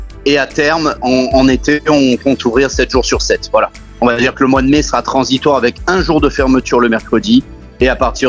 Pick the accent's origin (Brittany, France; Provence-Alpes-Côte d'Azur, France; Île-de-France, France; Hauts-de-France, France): Provence-Alpes-Côte d'Azur, France; Nice; Et ce que nous, à notre niveau, on prolonge aujourd'hui en tant que niçois.